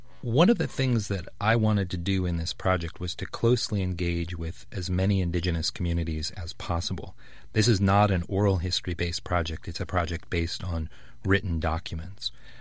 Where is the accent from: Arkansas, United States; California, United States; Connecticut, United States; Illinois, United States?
California, United States; also born or lived in Los Angeles; Well, I grew up in Karuk Indian country in far northern California as a boy. And then when we moved to Los Angeles, I began to attend a large public high school here.